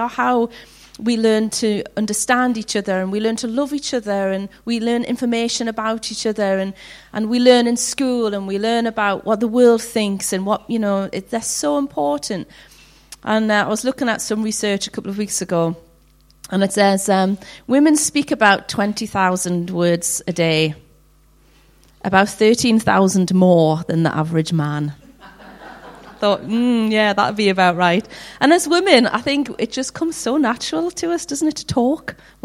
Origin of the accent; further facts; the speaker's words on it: Newcastle, North East England, United Kingdom; now in Durham, United Kingdom; I'm 49, and I was brought up in Newcastle. And 3 years ago, God told us to move to Durham